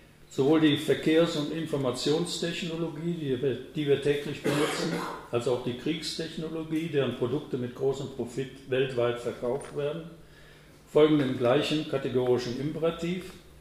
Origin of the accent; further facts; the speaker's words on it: Nuremberg, Bavaria, Germany; Ich komme aus Nürnberg, wo es schon die führerlose U-Bahn gibt.